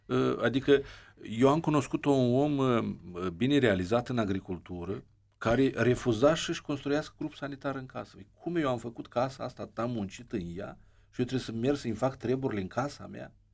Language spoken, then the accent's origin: Romanian; Moldova; Pentru că oricum 80% suntem moldoveni